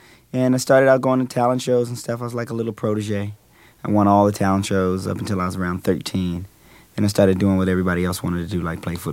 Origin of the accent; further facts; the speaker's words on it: Washington, District of Columbia, United States; I grew up in D.C., Washington, D.C.